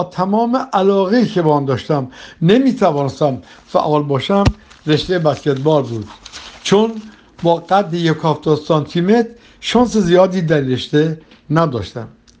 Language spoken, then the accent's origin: Persian; Tehran, Tehran Province, Iran; born there; در 1 مهر 2016 در تهران به دنیا آمدم، تحصیلاتم رو تا مقطع لیسانس در ایران و بعد برای دریافت فوق لیسانس MBA به امریکا رفتم و پس از دریافت ماده خودم به ایران برگشتم.